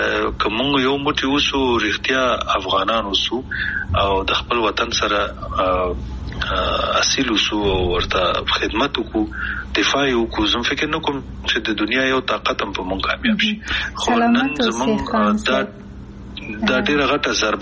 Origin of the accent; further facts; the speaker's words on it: Afghanistan; مونږ کوم افغانان یو چې خپل خپې و هو کنه مونږ کوم پښتانه او پتیالی او نومیالی یو